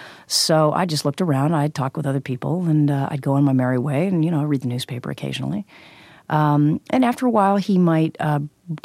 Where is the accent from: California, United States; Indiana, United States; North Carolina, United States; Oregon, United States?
California, United States; Hollywood; born or raised there